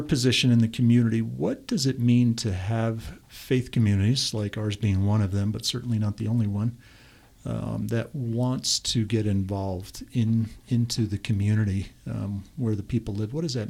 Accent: New York City, New York, United States; I am actually from the New York City area.

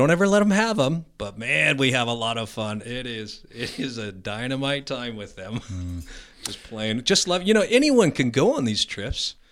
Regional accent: United States; I'm not opposed. I am an American, but it's a different dynamic

